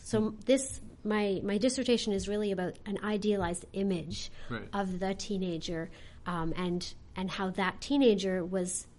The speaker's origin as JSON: {"language": "English", "town": "Milton", "region": "Ontario", "country": "Canada", "tie": "born or raised there", "said": "I mean, I grew up in Milton"}